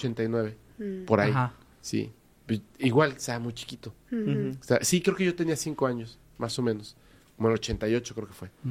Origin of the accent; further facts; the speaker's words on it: Mexico; creo que todos somos mexicanos aquí en esta mesa.